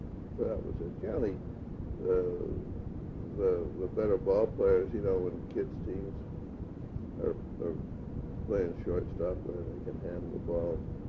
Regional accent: Staten Island, New York, United States; moved away as an adult; now in New Jersey, United States; I was brought up in Staten Island for all my, well, I guess up until, let's see, how old might I have been? I was probably about 32 years old when I finally moved to New Jersey.

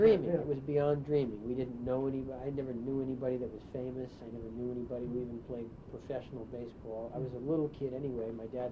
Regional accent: Rochelle Park, New Jersey, United States; also born or lived in New York City / Detroit / Illinois; And then I grew up in Rochelle Park, New Jersey. So I spent most of my childhood.

